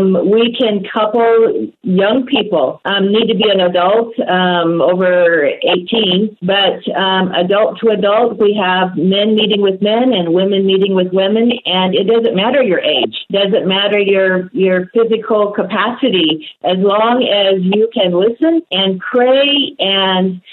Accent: Dallas, Oregon, United States; now in Eugene, United States; Well, I'm a native of Oregon, and I grew up in a little town called Dallas, right outside of Salem, and that's where I grew up.

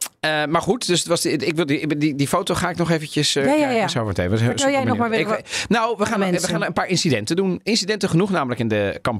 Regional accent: Amsterdam, North Holland, Netherlands; niet alleen maar omdat ik uit Amsterdam kom.

